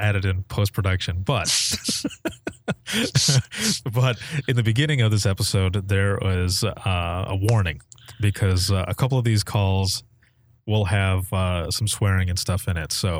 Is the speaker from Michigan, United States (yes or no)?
yes; Michigan, United States; I hail from Michigan, however, Indiana puts on a really good show.